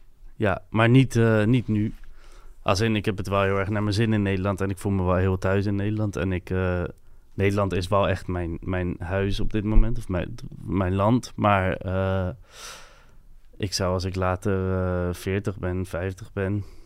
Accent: France; first language fr; Dutch is a second language; now in Netherlands; Ik vind mezelf gewoon meer een Franser dan een Nederlander of zo. Vaak.

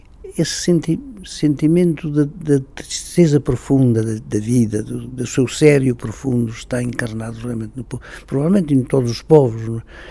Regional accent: Norte, Portugal; É mais a parte norte do Minho.

